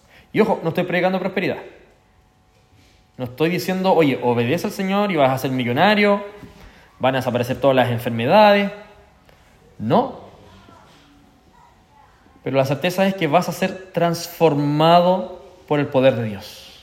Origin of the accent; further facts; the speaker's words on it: Temuco, Araucanía, Chile; moved away; tuve la oportunidad de viajar a mi tierra natal, Temuco